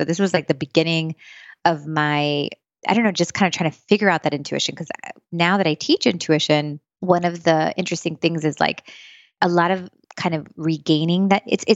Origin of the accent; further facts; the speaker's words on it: Miami, Florida, United States; also born or lived in Long Branch, New Jersey; But I moved here when I was young. So yes, I did get to grow up in sunny Miami.